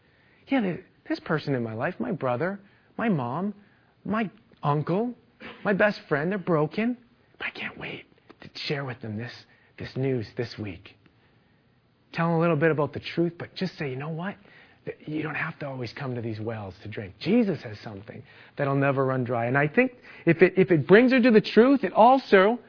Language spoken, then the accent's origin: English; Glenlee, Manitoba, Canada; I grew up in Manitoba and it was cold in winter and I had an outdoor ice rink and we would skate whether it was minus 20 or minus 30 all Saturday. It was like hockey night in Glenlee, Manitoba.